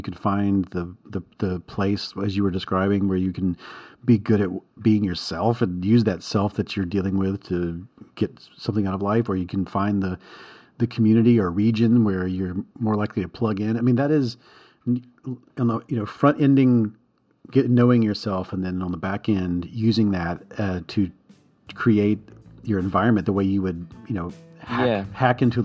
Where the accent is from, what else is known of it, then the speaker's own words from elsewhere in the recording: the South, United States; this is something that's just prescriptive advice from Western and American and Southern, since I'm from the South